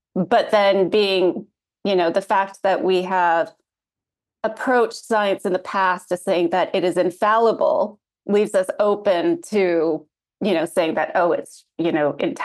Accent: Canada; moved away; I'm Canadian, but I've been here since 2017.

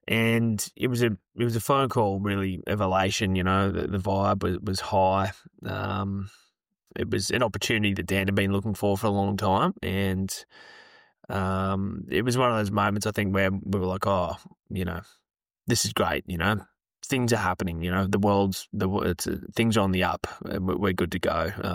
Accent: Sydney, New South Wales, Australia; I am originally from Sydney in the western suburbs of Sydney in New South Wales.

